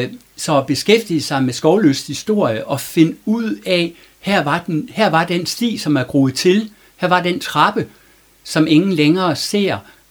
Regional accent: Vejle, Region of Southern Denmark, Denmark; moved away as an adult; now in Sæby, Denmark; så er jeg født og opvokset i Vejle og boet der i 20 år. Og det er jo min hjemstavn. Det er jo der, mit hjerte banker.

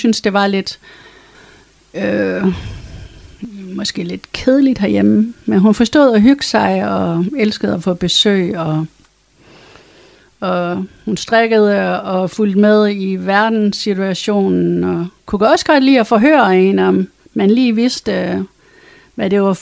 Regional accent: Frederikshavn, North Denmark Region, Denmark; jeg voksede op i Frederikshavn på Stenbakkevej. Med mange ture til Sverige også.

